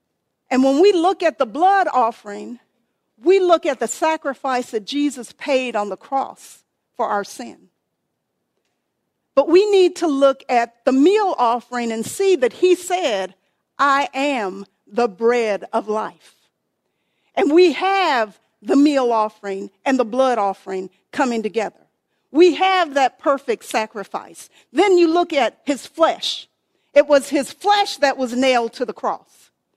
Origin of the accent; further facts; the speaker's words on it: Texas, United States; Or I'm from Texas, so I only eat Mrs. Baird's.